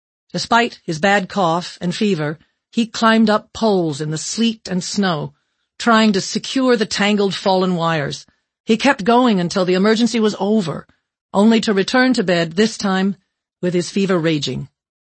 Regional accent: New York, United States; born there; I used to say I was born in Butte, Montana. I thought it sounded more glamorous than Western New York.

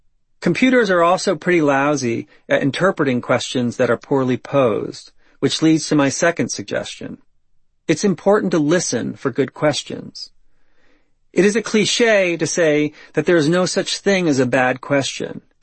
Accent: Midland Park, New Jersey, United States; I grew up in Midland Park, a blue-collar town in northern New Jersey, which was filled with plumbers, electricians, and landscapers.

